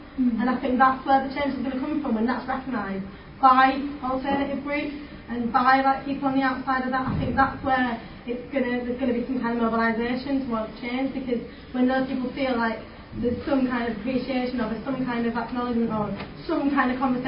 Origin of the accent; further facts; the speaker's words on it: Bradford, Yorkshire and the Humber, United Kingdom; I'm from Bradford, where the whole place has been knocked down, still fucking shopping centre.